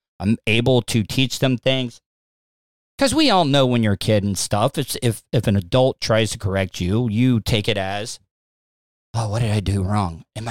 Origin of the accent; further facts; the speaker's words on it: De Leon Springs, Florida, United States; Well, I was a very lonely child growing up in De Leon Springs. Closest neighbor was like 4 or 5 miles away.